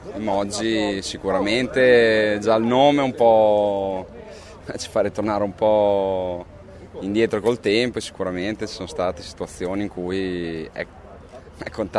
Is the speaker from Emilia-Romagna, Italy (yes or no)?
yes; Bologna, Emilia-Romagna, Italy; io sono nato a Bologna, sono un bolognese